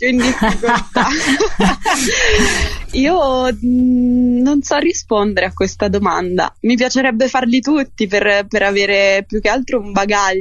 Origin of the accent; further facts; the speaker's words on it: Palermo, Sicily, Italy; Ho iniziato sì con il teatro sin da bambina, e a Palermo, perché sono siciliana, sono di Palermo